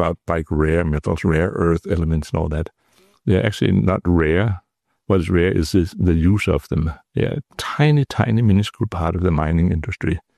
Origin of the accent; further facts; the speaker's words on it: Sermersooq, Greenland; I'm from Greenland originally, from a small settlement in the Nuuk Fjord, about 7 or 8 people.